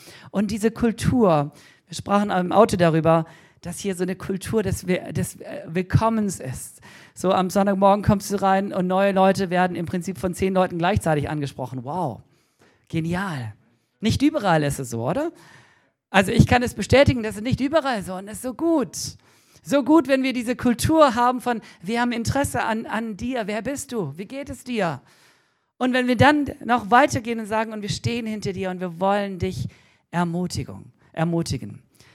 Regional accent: Germany; Und mir ist aufgefallen, dass wir sind Deutsche, die allermeisten von uns.

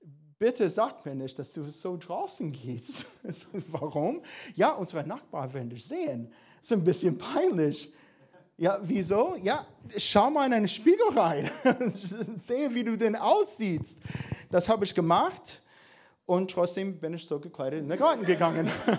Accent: United States; accent: American; German is a second language; now in Ulm, Germany; wegen meiner schönen amerikanischen Akzent.

